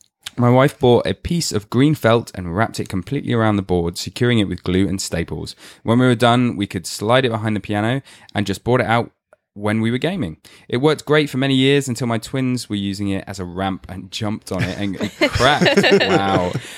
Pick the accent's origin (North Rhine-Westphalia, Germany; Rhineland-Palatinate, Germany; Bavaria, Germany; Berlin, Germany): North Rhine-Westphalia, Germany; I'm from Germany and may try to go to Essen next year.